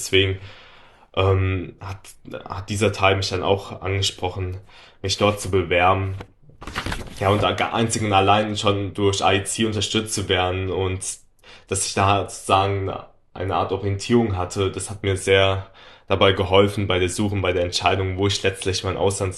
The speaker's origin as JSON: {"language": "German", "town": "Mainz", "region": "Rhineland-Palatinate", "country": "Germany", "said": "ich bin 26 Jahre alt. Ich komme aus Mainz"}